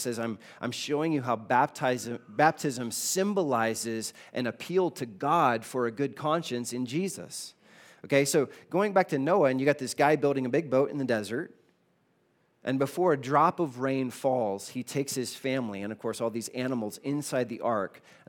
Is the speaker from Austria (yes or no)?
no; South Carolina, United States; So I grew up in South Carolina. They have this thing in South Carolina called NASCAR, okay?